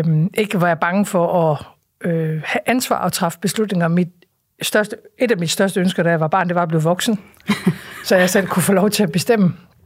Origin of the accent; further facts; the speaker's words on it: Aalborg, North Denmark Region, Denmark; der stadigvæk var i Aalborg i den tid, hvor jeg voksede op